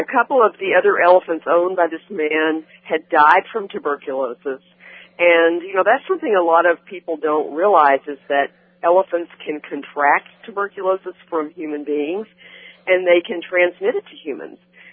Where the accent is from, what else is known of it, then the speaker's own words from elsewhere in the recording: Tennessee, United States; Well, I grew up in East Tennessee.